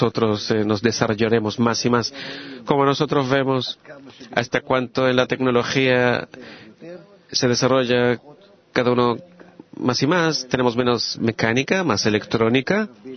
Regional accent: Haifa, Haifa District, Israel; de Haifa.

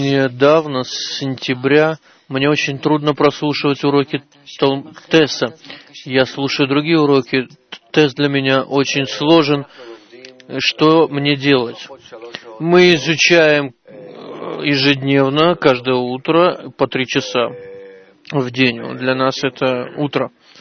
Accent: Germany; я из Германии.

